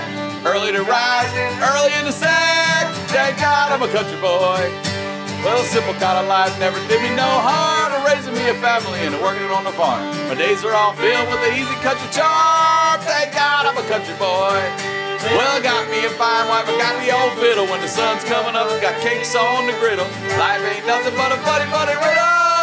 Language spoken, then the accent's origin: English; Maryland, United States; All right, so going back to, I told you I'm from Maryland